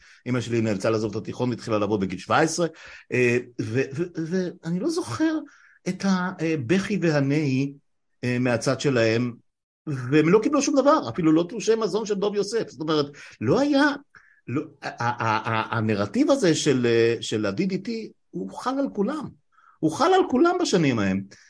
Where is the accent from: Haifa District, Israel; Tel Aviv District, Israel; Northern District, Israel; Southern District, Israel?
Northern District, Israel; Afula; born there; שנינו נולדנו מחוץ למרכז, לא יודע עד כמה... מה, אפשר אולי להשוות, חצור הגלילית במקרה שלך, עפולה במקרה שלי, לא כפית של כסף, בנים, בנות לעולים חדשים במקרה שלך מעיראק, במקרה שלי מרומניה.